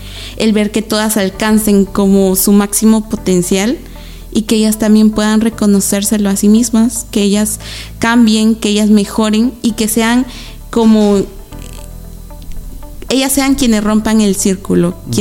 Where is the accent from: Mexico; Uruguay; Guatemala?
Guatemala; lo que yo pueda aprender acá para luego replicarlo en mi país